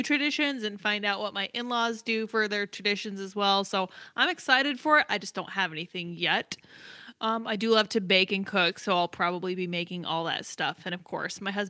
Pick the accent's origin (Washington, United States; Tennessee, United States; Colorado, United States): Colorado, United States; No, I'm initially from Colorado, so we didn't have any like firmly set Thanksgiving traditions.